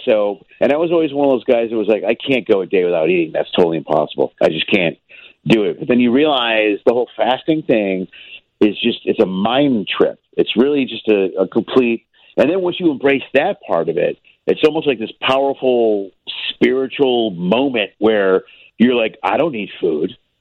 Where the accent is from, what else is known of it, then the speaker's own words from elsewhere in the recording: Chicago, Illinois, United States; now in Los Angeles, United States; I mean, I grew up in Chicago, you know, I'm from there, but I'm really, really, really proud of L.A. the last couple of days